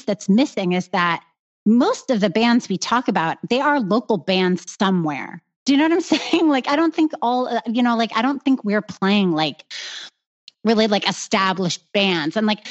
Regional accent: New York, United States; just because I'm from New York, I don't see why that band doesn't deserve my, like, telling listeners like, hey, check this out.

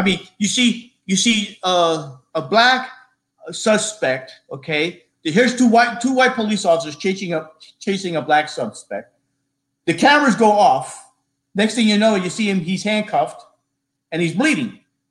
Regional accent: New York City, New York, United States; look, I grew up in the Bronx. I grew up in the inner city where my mom worked 2 to 3 jobs.

